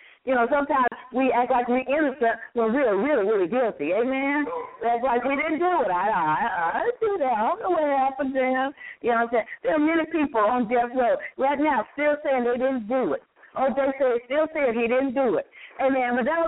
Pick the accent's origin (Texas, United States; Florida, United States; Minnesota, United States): Texas, United States; In Texas, they hang Negroes. I'm from Texas.